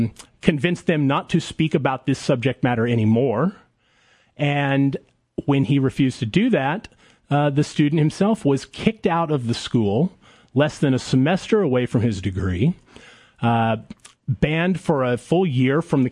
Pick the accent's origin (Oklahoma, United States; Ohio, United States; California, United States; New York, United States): Oklahoma, United States; Tulsa; Yeah, this one was kind of fun because Tulsa is actually my hometown, and so this is the first opportunity I've had since joining the center to muzzle my local university.